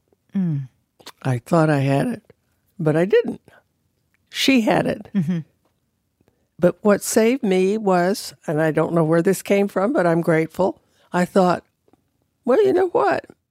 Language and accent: English; California, United States; And I said, I'm from California.